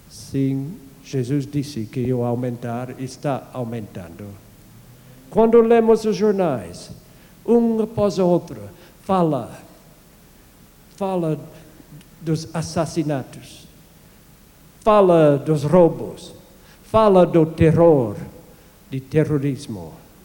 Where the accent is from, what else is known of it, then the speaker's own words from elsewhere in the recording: Canada; Eu me lembro quando eu fui criado no Canadá, nós não tivemos chave de nossa casa.